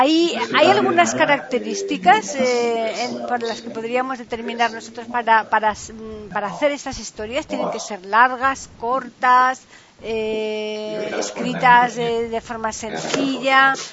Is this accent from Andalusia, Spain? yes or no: yes; Seville, Andalusia, Spain; No estoy de acuerdo, yo tiro para el sur, yo soy de Sevilla